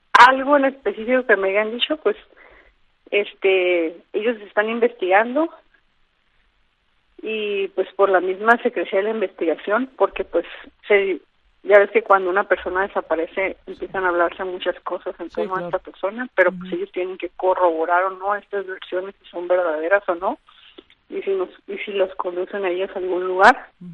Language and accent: Spanish; Mexico; ahora yo soy mexicana